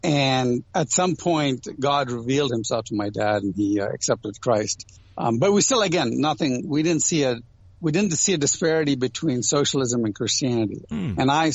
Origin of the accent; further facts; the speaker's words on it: Ghana; born there; So we're Indian origin. I was born in Africa. I was born in Ghana.